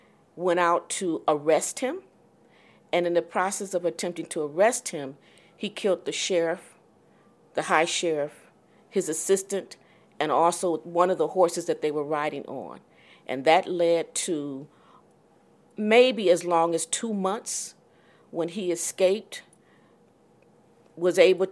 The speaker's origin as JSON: {"language": "English", "town": "Detroit", "region": "Michigan", "country": "United States", "tie": "born or raised there", "also_born_or_lived": "Alabama", "said": "I was born in Alabama with a twin sister, identical twin sister named Glenda. And our parents migrated, like a lot of people, to Detroit in 1951. And I went to Detroit Public Schools"}